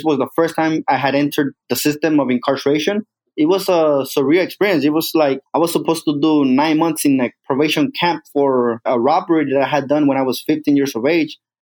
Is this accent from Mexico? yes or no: yes; Mexico; now in United States; from the day I came from Mexico to this country.